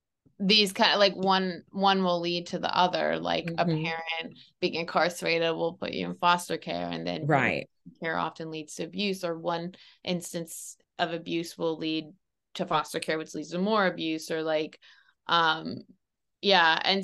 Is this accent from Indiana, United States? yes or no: no; Ohio, United States; Oh, I'm from Ohio. That's sad.